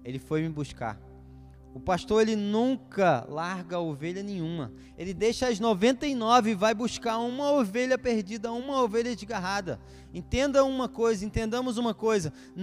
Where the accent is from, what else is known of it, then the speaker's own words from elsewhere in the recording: Rio de Janeiro, Brazil; accent: carioca; lá vamos nós, peregrinos, para o Rio de Janeiro. É por isso que eu tenho sotaque carioca. Cresci no Rio de Janeiro.